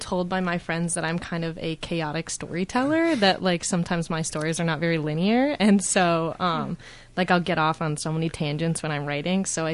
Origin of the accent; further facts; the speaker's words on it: St. Paul, Minnesota, United States; I'm a junior at St. Olaf, and I'm a chemistry major. I'm from St. Paul, Minnesota.